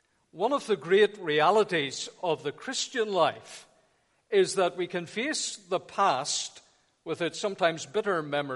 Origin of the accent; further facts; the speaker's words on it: United Kingdom; And then there are some people, and we're very British, how appropriate on this 12th day, we adopt the stoic, stiff upper lip.